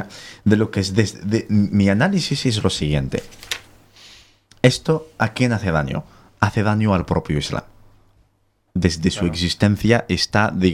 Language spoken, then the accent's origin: Spanish; Algeria; Soy argelino y puedo hablar de Argelia con mayúscula, en mayúscula, como aquel que dice.